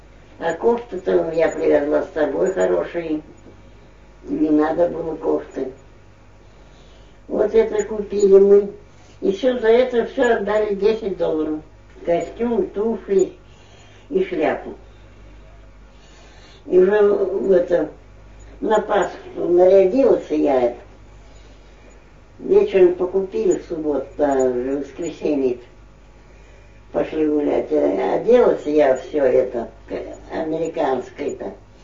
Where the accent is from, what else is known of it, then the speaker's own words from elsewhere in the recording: Russia; а в магазине полячка, продавщица, спрашивает меня, откуда приехала ты? По-английски. А я говорю, из России.